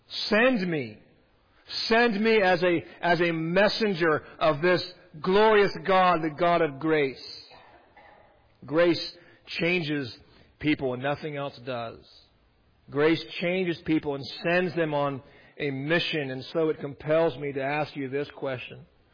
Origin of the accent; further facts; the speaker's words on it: the West, United States; you know I'm from the West, you don't go to the Grand Canyon and just look.